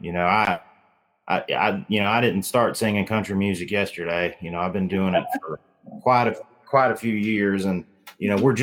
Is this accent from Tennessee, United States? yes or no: yes; Nashville, Tennessee, United States; born there; I was born in Nashville, Tennessee, because he was working there at the time.